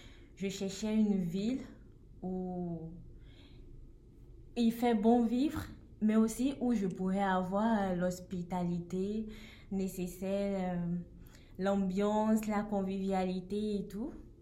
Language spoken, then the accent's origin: French; Benin; moved away as an adult; now in Nantes, France; Je viens du Bénin et ça fait environ 4 ans que je suis sur le sol français pour poursuivre mes études.